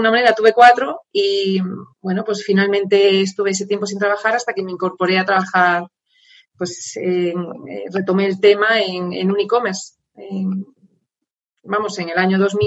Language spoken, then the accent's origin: Spanish; A Coruña, Galicia, Spain; moved away as an adult; also born or lived in Madrid; pero yo soy de La Coruña, ¿vale? Cuando era mucho más joven me fui a vivir a Madrid a estudiar la carrera, empecé en La Coruña y posteriormente, segundo año, me fui a Madrid